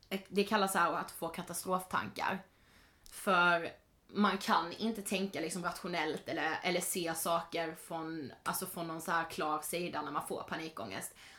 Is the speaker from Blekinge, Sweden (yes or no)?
yes; Karlshamn, Blekinge, Sweden; now in Stockholm, Sweden; jag hade varit hemma i Karlshamn i 10 veckor och jobbat. Och jag skulle åka tillbaka till Stockholm.